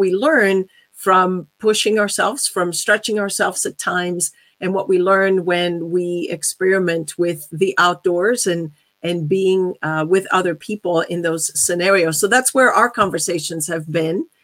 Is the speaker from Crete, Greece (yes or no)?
no; Athens, Attica, Greece; now in Bloomington, United States; I come coming to you live from Bloomington, Indiana, originally from Athens, Greece. That's my hometown. That's where my heart is. But I work and live in Bloomington, Indiana.